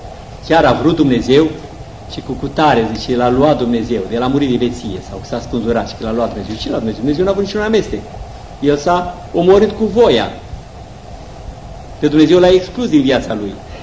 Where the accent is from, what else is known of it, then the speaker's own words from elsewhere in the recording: Romania; born there; eu dacă m-am născut în România, am mult mai multe șanse să mă căsătoresc, sau am avut mai multe șanse să mă căsătoresc cu o româncă decât cu o unguroaică sau cu o bulgăroaică, nu?